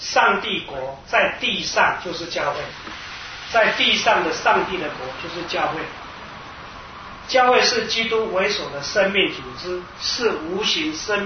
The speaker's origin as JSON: {"language": "Chinese", "country": "China", "said": "因为我们中国人通常谈话都比较大声"}